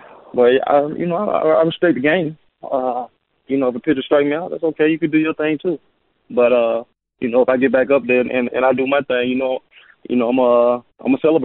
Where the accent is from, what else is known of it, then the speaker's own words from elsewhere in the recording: Tuscaloosa, Alabama, United States; Man, it's big in basketball, and you know, big in football, obviously. You got University of Alabama, and all we know there is footbal